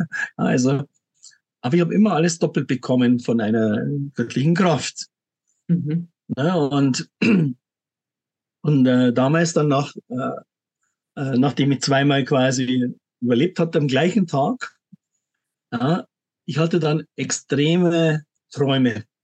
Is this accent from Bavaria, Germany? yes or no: yes; Munich, Bavaria, Germany; bin in München, ja, bin auch gebürtiger Münchner, war aber schon ein bisschen unterwegs in der Welt auch und bin 57